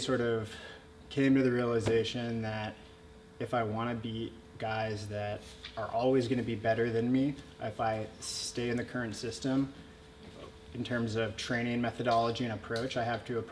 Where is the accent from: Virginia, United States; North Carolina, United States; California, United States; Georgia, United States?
North Carolina, United States; I'm from North Carolina. So I was always like climbing trees, building forts, wrestling around with my friends